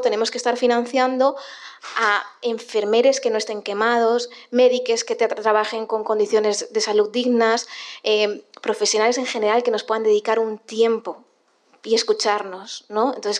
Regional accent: Castilla-La Mancha, Spain; accent: La Mancha; Os he hecho muchas bromas de que soy manchega y mi acento es medianamente entendible

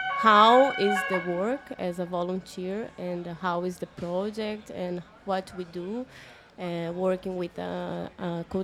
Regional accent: Brazil; English is a second language; now in Spain; Yeah, and I'm from Brazil, so I will speak English as well because my Portuñol is very bad.

